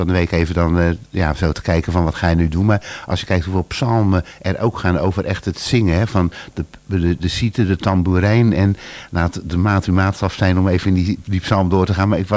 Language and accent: Dutch; Berkel, South Holland, Netherlands; born there; ik ben geboren in Berkel.